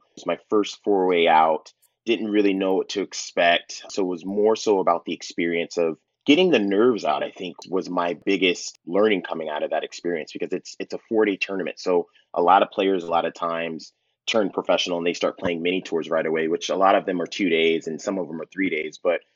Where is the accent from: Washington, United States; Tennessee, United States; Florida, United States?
Washington, United States; Seattle; And I'm from the Seattle area, so I have to show love to Chambers Bay.